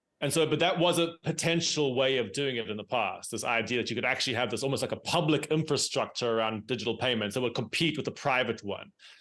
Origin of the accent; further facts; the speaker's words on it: South Africa; for example, I'm from South Africa.